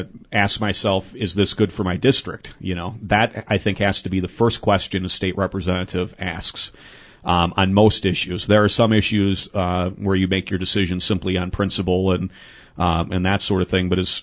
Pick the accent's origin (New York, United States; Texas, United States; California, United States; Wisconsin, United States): Wisconsin, United States; Granton; We're in an area, my hometown of Granton, Neillsville, Loyal, and Greenwood, in 10 years lost the equivalent of the entire Loyal student body in student enrollment.